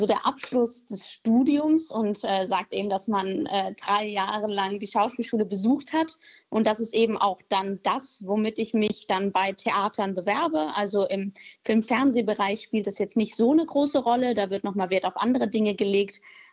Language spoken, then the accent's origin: German; Hamburg, Germany; now in Berlin, Germany; Ich komme aus Hamburg, aber ich wohne in Berlin.